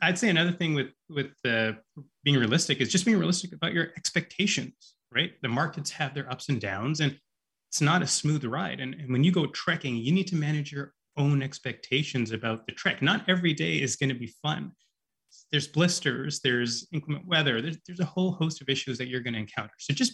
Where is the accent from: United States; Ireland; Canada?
Canada; Vancouver, British Columbia; I grew up in the Lower Mainland here in Vancouver